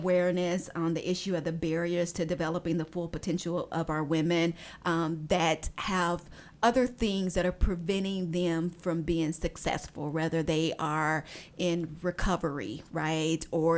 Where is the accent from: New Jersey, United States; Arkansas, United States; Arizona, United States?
Arkansas, United States; moved away; I am originally from Arkansas, born and raised, and I moved to this community a little over 9 years ago